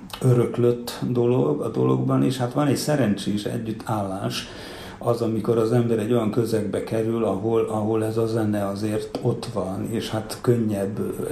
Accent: Romania; Én úgy nőttem fel, hogy bizonyos koromban nem is tudatosult, hogy mi nem Magyarországon élünk, hanem Romániában. Ez később valahogy úgy tudatosult bennünk, hogy igen, mi Romániában élünk, magyarok vagyunk, de Romániában élünk.

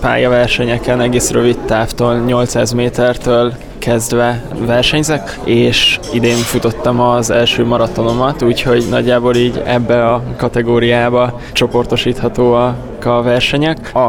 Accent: Hungary; ami magyarként mi nem rendelkezünk magaslatokkal

